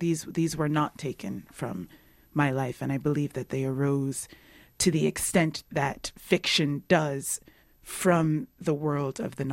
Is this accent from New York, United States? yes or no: yes; Brooklyn, New York, United States; also born or lived in England / Ghana; I was born in England. Oh, but you don't really speak with a British accent. Okay, I grew up in Brooklyn.